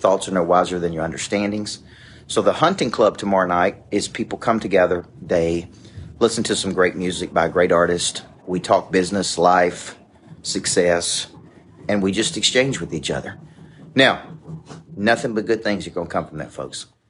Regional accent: Woodbury, Tennessee, United States; I mean, I'm from Woodbury, Tennessee. I never fit in.

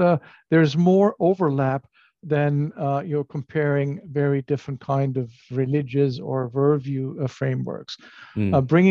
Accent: Germany; You know, I grew up in Germany. And when I grew up, there was Catholics, there was Protestants, and there was nothing else almost.

